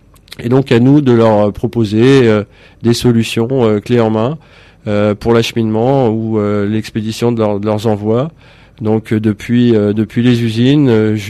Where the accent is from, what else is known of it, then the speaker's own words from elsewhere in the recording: Brittany, France; je suis breton d'origine